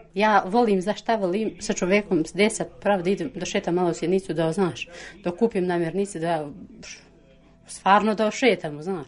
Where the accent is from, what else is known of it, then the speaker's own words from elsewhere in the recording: Albania; Serbian is a second language; ja nemam veze s Kosovom, ja sam iz Albanije.